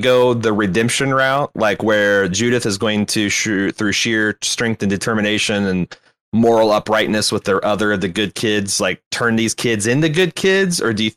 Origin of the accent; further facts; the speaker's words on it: United Kingdom; As a British man myself, it borders on a war crime.